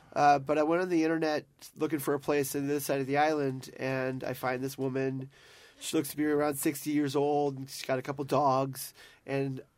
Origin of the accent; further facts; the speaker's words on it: San Diego, California, United States; over a decade in San Diego, my hometown, running the Repertory Theater. I'm like, wow, I love the theater. I even went to an arts high school in San Diego.